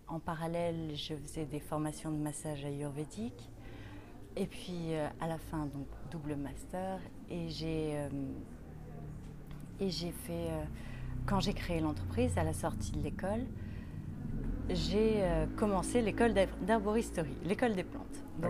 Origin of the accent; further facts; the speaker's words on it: Grenoble, Auvergne-Rhône-Alpes, France; Je suis une fille qui vient de montagne. Je suis grenobloise d'origine